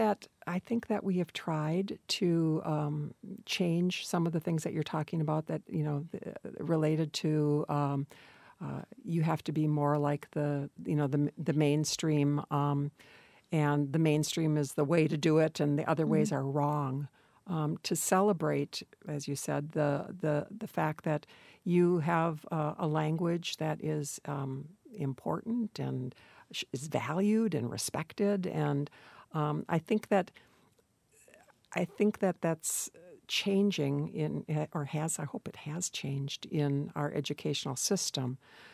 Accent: Wisconsin, United States; Hey, I'm from Wisconsin. You know, I've got one.

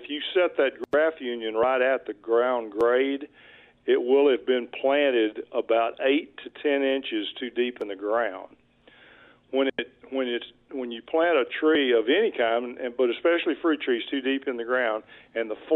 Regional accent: Pittsburg, Texas, United States; I'm from Pittsburgh, Texas, over in East Texas, and my family was in the sweet potato business and the fruit tree business.

